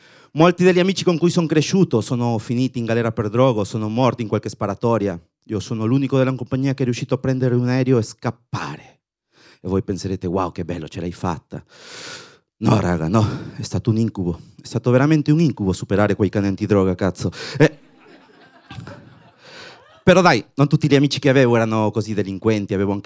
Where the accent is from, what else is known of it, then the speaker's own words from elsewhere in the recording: Peru; Italian is a second language; now in Italy; io vengo dal Perù ed è stato difficile andare via dal mio paese